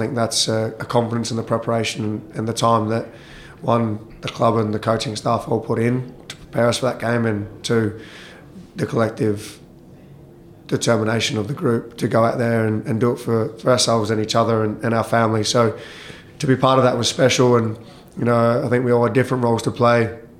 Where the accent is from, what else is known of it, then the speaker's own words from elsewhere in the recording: Australia; growing up in Australia and you know, learning my trade there